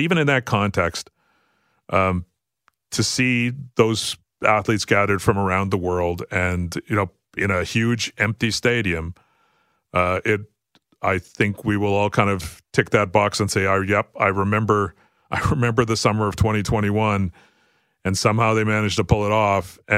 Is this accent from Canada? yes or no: yes; Canada